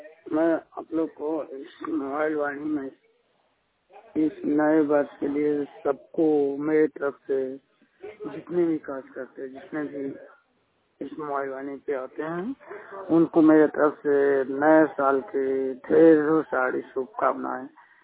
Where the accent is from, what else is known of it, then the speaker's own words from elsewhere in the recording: Bihar, India; मैं बिहार से आता हूँ, बिहार से